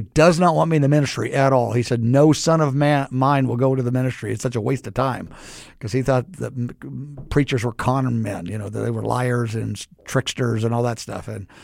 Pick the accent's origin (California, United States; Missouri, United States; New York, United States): Missouri, United States; Kansas City; Because I grew up in Kansas City. I'm at the University of Missouri.